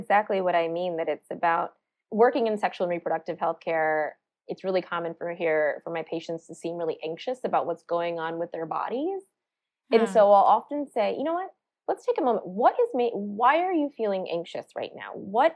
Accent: South Carolina, United States; born there; I mean, you know, I was born in South Carolina, but my parents were born and raised in India.

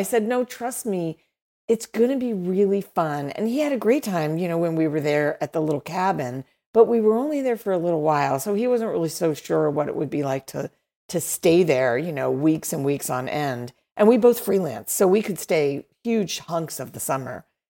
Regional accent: Baltimore, Maryland, United States; Yeah, well, I grew up in Maryland. I grew up in Baltimore, and I'm very familiar with Chincoteague.

